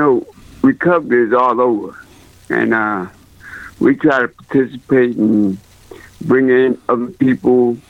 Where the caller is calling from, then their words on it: Seattle, Washington, United States; I'm calling from Seattle, Washington.